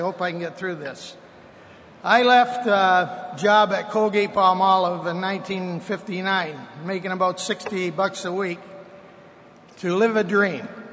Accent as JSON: {"language": "English", "town": "Dunnville", "region": "Ontario", "country": "Canada", "tie": "born or raised there", "said": "when I was a wannabe hockey player growing up in Dunville, Ontario."}